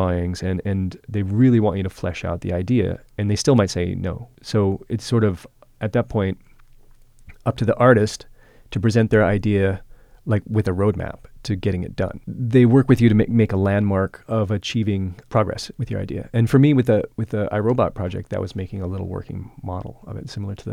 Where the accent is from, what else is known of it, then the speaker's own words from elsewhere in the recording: Bisbee, Arizona, United States; I'm from Bisbee, and I moved back to Bisbee to take care of him.